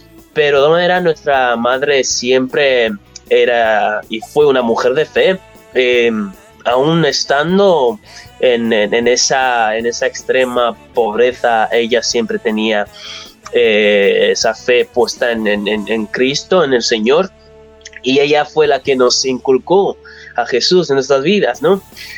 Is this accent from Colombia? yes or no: no; Accra, Greater Accra, Ghana; born there; Spanish is a second language; Nace en Ghana, yo nací en Ghana, Accra.